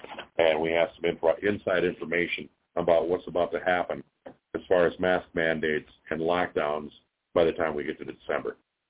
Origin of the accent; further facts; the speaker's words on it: United States; I am an American that wants to tell you what's about to happen to us.